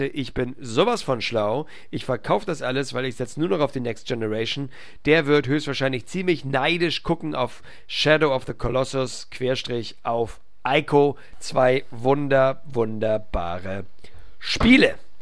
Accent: Hamburg, Germany; in meiner Heimatstadt Hamburg

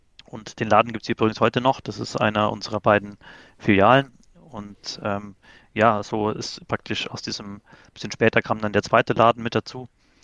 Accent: Munich, Bavaria, Germany; ich komme aus München

